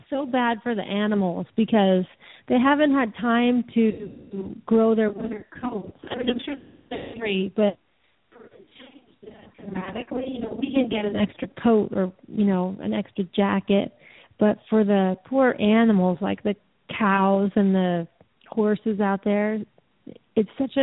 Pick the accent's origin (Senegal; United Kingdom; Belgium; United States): United States; Sarasota, Florida; from Sarasota, Florida